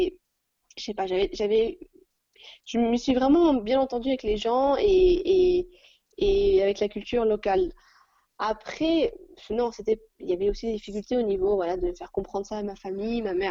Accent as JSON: {"language": "French", "country": "France", "tie": "born or raised there", "said": "Moi, la culture française, ça reste quand même une de mes meilleures. Enfin, c'est là où j'ai grandi"}